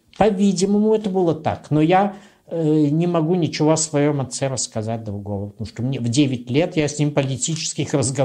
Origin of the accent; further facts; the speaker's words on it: Moscow, Russia; Я родился в Москве, в военной семье. Мой отец, когда я родился, он был московский воинский начальник.